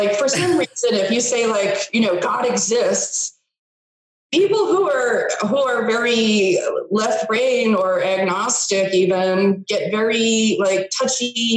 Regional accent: New England, United States; So I grew up in New England and I went to Boston University for my undergrad in broadcasting and film.

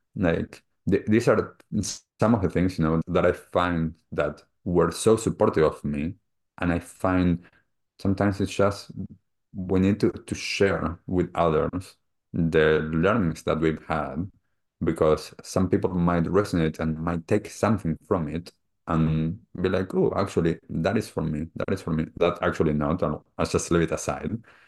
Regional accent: Argentina; I grew up in Argentina as a typical kid in the city.

